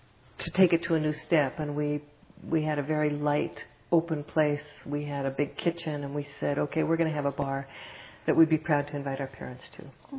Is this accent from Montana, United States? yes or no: yes; Montana, United States; also born or lived in Seattle; Where I had spent 30 years doing a myriad of jobs, but grew up in Montana, and for family reasons came back, thought I would stay here a year, and have now been here 5 years